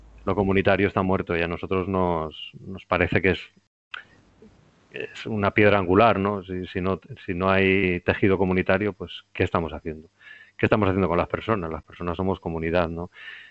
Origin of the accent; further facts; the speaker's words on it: Basque Country, Spain; born there; yo también soy de cerca de donde tú. Lo que pasa es que yo soy muy cerquita de Donosti, sí, de un pueblecito por allí, sí. Allí nací, luego acabé por aquí.